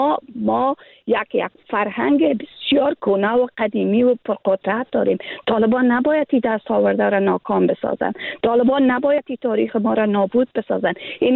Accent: Afghanistan; اگر ما امروز بیرون از افغانستان زندگی میکنین، باور کنین که من از لحاظ فیزیکی بیرون از افغانستان هستم

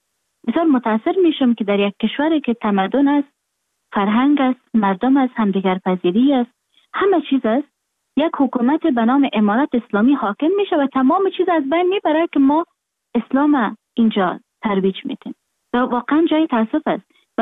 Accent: Afghanistan; moved away; من در خارج هستم، خارج از افغانستان هستم

